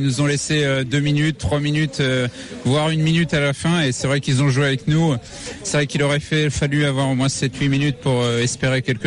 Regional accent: Normandy, France; Vu que je suis normand, c'est quand même une bonne journée.

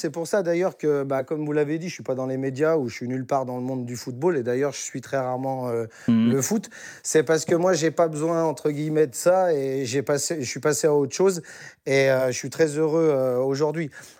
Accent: Auvergne-Rhône-Alpes, France; moi, je suis savoyard.

